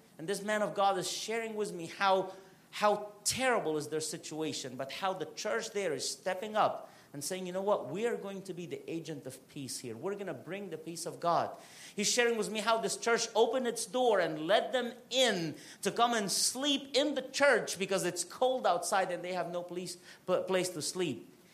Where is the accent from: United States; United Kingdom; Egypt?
Egypt; You know, I come from Egypt. We're big on pharaohs down there.